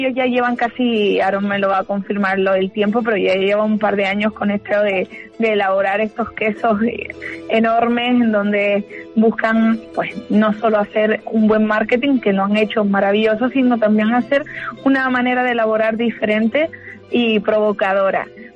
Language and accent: Spanish; Canary Islands, Spain; un buen queso de donde sea, de así, de mi tierra, de Canarias